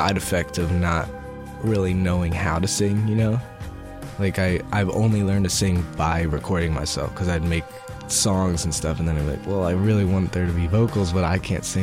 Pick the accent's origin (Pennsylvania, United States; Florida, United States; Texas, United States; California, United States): Pennsylvania, United States; Philadelphia; I'm from Philadelphia.